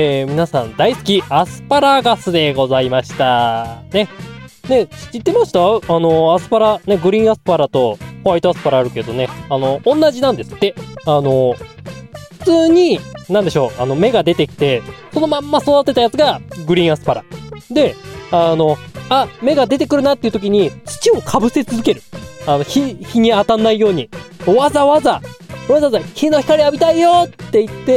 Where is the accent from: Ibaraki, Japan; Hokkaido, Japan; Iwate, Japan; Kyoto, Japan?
Hokkaido, Japan; 私は北海道出身だから、もう東日本の中でもね、北というか、東寄りというか文化がちょっと離れてるもんでね、